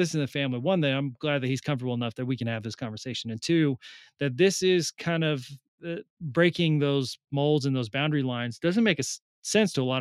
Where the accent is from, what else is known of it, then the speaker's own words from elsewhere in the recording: Salinas, California, United States; Yeah, so I was raised in Salinas, California, in the middle of California, surrounded by lettuce fields. Mexican Latino Catholic.